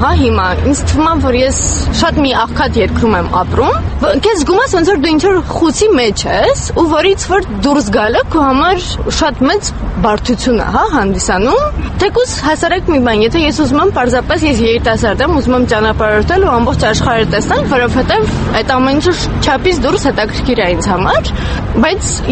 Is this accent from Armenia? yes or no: yes; Armenia; ես հայաստանցի եմ